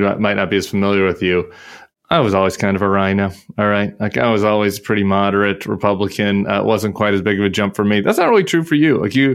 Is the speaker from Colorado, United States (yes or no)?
yes; Denver, Colorado, United States; Elizabeth Newman, man, okay, you're in Denver now. You're my hometown.